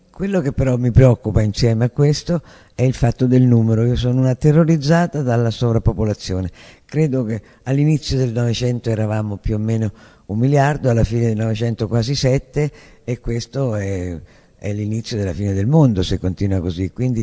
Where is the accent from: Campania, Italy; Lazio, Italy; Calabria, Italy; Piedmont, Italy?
Lazio, Italy; Rome; perché sono nato a Roma e sono sempre vissuto a Roma.